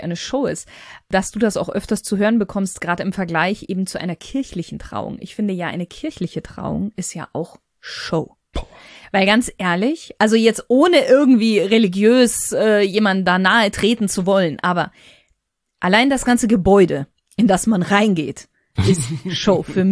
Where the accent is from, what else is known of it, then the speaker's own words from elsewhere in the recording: Bavaria, Germany; ich bin ja in Bayern groß geworden, also ist das sowieso eher katholisch alles etwas angehaucht.